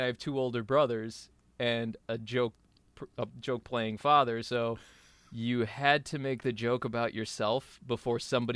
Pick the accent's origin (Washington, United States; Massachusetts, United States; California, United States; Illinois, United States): Illinois, United States; Burr Ridge; also born or lived in Chicago; I'm from Chicago. I was born in Chicago. Grew up in the suburbs, southwest suburbs in Burr Ridge.